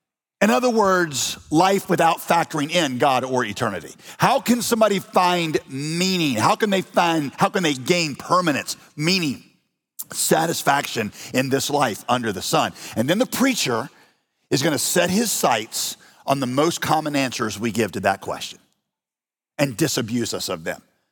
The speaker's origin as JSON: {"language": "English", "country": "United States", "accent": "American", "said": "I was like, am I just saying it in a weird American accent?"}